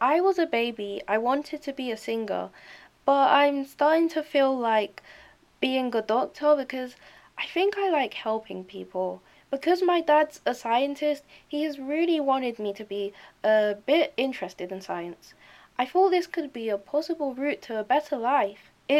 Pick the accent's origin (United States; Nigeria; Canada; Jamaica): Nigeria; now in London, United Kingdom; I'm a black woman, I'm Nigerian, I live in London